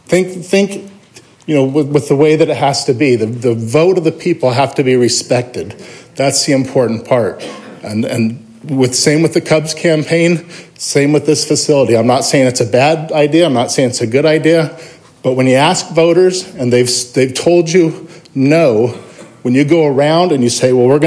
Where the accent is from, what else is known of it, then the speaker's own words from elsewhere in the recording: Mesa, Arizona, United States; I live at 2427 South Spruce in my hometown of Mesa, Arizona.